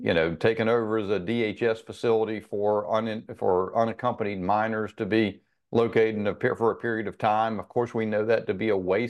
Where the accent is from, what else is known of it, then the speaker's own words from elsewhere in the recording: Charlotte, North Carolina, United States; we're thinking in my hometown. I've just arrived back home in Charlotte from Washington this morning